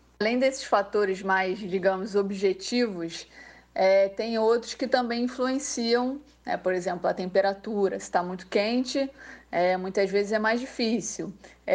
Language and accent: Portuguese; Rio de Janeiro, Brazil; now in Italy; na cidade do Rio de Janeiro, onde eu nasci e cresci, até me mudar aqui para a Itália.